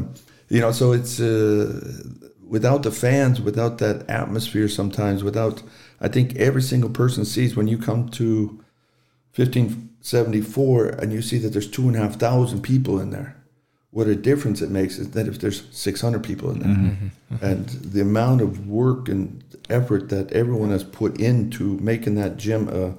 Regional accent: Seattle, Washington, United States; You know, I grew up in the Seattle area, so we had nothing but water and we had mountains.

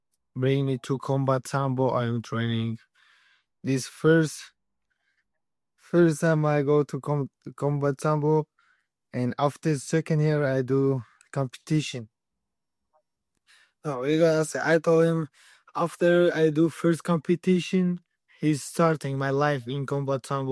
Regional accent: Dushanbe, Tajikistan; English is a second language; Tajikistan is beautiful, brother. A good country. We are Persian country, and after Soviet Union, we are separate. Every country is separating. We are now small. 93% this mountain. I born in really this Dushanbe city. Mountainside.

